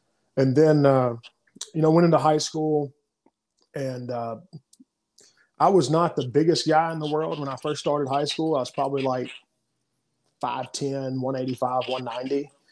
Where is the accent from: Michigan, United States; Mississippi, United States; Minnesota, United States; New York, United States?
Mississippi, United States; I'm 32 years old. I was born and raised right here in Mississippi, been in the central part really my entire life with the exception of college.